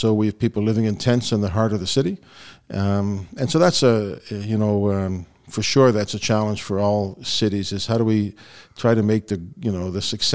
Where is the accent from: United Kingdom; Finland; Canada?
United Kingdom; Belfast, Northern Ireland; born there; Yeah, so now, as I told you, I was born in Belfast, so I got it on both ends.